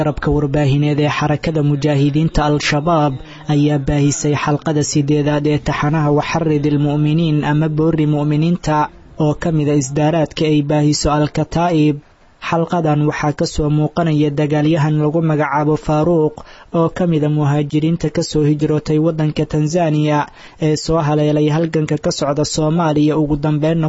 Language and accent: Somali; Tanzania; Somali is a second language; moved away; waxaan ka soo jeedaa waddanka Tanzania.